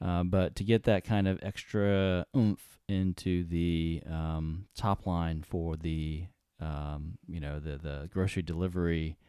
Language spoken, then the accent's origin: English; North Carolina, United States; So I grew up in North Carolina. That was the other funny part that I was calling out. So I grew up in North Carolina